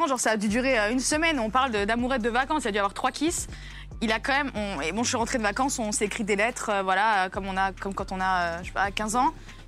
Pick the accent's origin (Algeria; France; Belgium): France; Épinal, Grand Est; now in Paris, France; oui, d'Épinal, ouais.